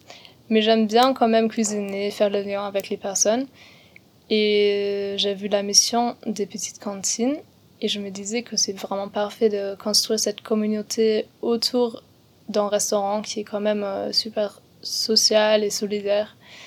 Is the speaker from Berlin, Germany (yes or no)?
yes; Berlin, Germany; French is a second language; now in Grenoble, France; Et vu que je viens de Berlin, il y a beaucoup de gens là-bas aussi et c'est très cher.